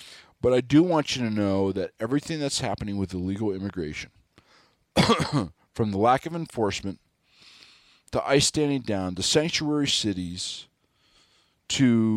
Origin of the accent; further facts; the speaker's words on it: Wyoming, United States; And Wyoming, my home state, your 500,000 guns, remember there's only 500,000 of us here